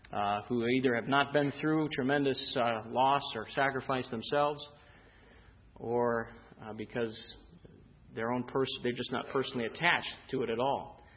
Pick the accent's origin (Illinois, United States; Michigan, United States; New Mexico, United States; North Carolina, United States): Illinois, United States; Chicago; Memorial Day was always a very significant day at our house growing up in Chicago.